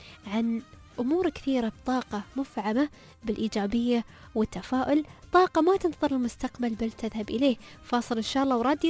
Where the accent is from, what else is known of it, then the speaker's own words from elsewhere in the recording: United Arab Emirates; accent: Emirati; ولكن ما ننسى لغتنا العربية وبالتالي كذلك لهجتنا الإماراتية.